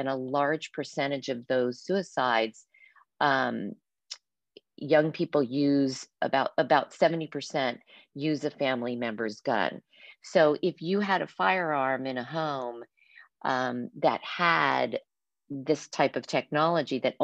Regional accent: Texas, United States; And I grew up in Texas, so I grew up around guns.

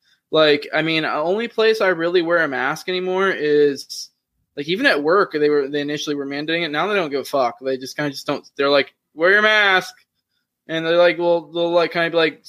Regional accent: Tampa, Florida, United States; I mean, I'm from Tampa, but I'm still in the same county.

